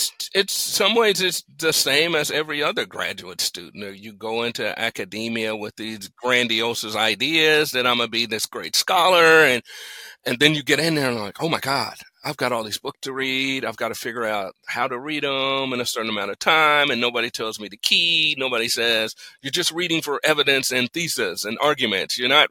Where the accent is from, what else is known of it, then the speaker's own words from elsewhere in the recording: Gary, Indiana, United States; I grew up in Gary, Indiana, went to Gary Roosevelt, which is one of the top schools at the time.